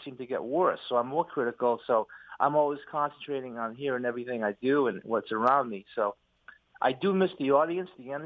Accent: Woonsocket, Rhode Island, United States; now in Los Angeles, United States; because I was brought up in Woonsocket, and before I left to go to Los Angeles

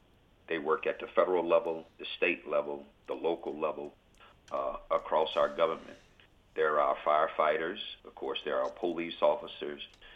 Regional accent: Pensacola, Florida, United States; I remember growing up in Pensacola, Florida, and veterans coming home

